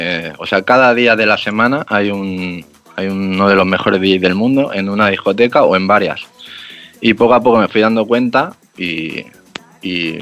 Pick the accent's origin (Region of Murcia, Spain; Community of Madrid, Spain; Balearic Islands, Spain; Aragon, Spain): Balearic Islands, Spain; Ibiza; Sí, yo soy de Eivissa, he nacido aquí y me he criado aquí.